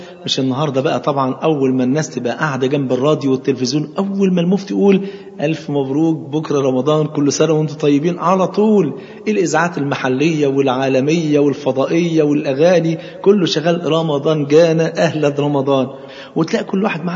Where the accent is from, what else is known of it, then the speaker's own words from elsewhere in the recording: Egypt; عندنا في مصر هنا طبعا أنتوا عارفين إن الفول عندنا فرض عين